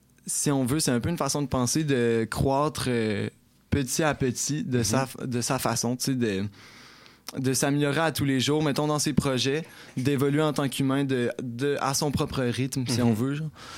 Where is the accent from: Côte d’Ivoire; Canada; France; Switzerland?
Canada; Quebec City, Quebec; Je suis né à Québec. J'ai grandi dans Sainte-Foy, pas tant loin de l'Uni. Mm-hmm. Mais là, ça fait 4 ans maintenant que j'habite le quartier Saint-Jean-Baptiste.